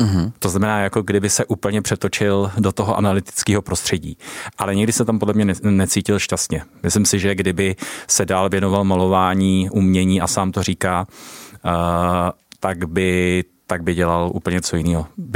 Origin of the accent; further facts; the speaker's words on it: Prague, Czechia; pocházím z Prahy, narodil jsem se v Praze